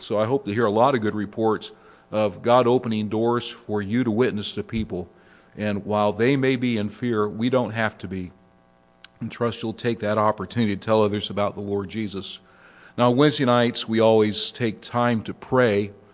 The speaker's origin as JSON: {"language": "English", "town": "Canton", "region": "Ohio", "country": "United States", "tie": "born or raised there", "said": "Now, this is the wife of a pastor there in my hometown of Canton, Ohio."}